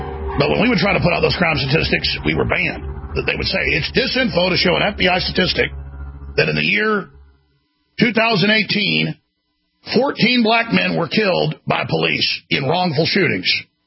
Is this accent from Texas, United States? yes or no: yes; Dallas, Texas, United States; I was growing up in Dallas, and the only place you could get beer was a black neighborhood.